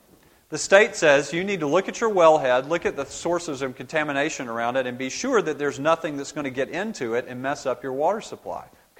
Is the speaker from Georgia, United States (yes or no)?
yes; Augusta, Georgia, United States; I grew up in Augusta, Georgia.